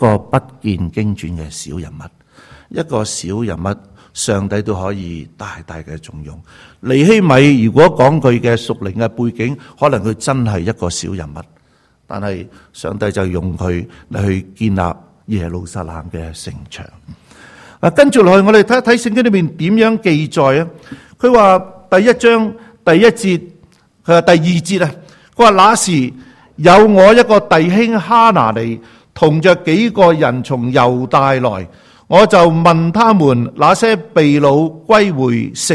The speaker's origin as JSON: {"language": "Cantonese", "country": "Hong Kong", "tie": "born or raised there", "moved": "yes", "lives_now": "Canada", "said": "我系香港仔，唔系阿巴癫，就系香港出世长、土生土长嘅香港仔。咁嚟到加拿大之后，我都嚟咗好多年啦。"}